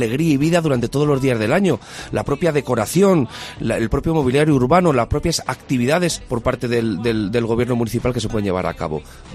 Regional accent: Guadalajara, Castilla-La Mancha, Spain; Bueno, pues yo asumo esta responsabilidad de mi ciudad, de la ciudad que nací, que estudié

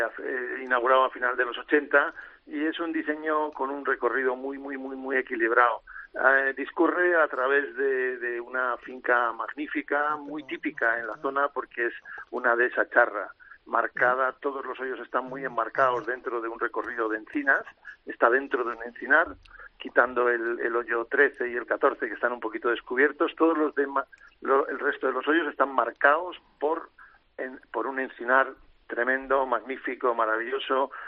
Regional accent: Llanes, Asturias, Spain; Ah, muy bien, pues lo pasaréis. Es mi pueblo, es un sitio maravilloso, es muy divertido.

